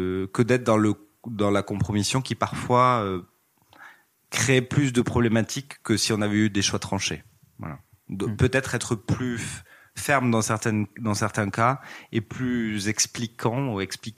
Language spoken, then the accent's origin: French; Southwest France, France; je viens d'une famille d'entrepreneurs qui n'avait rien à voir avec la mode. J'ai des origines, je viens du sud-ouest de la France